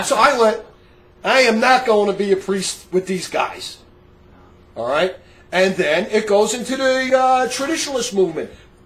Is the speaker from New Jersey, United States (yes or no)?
yes; Newark, New Jersey, United States; I see this 1,000 times when I grew up in Newark, New Jersey.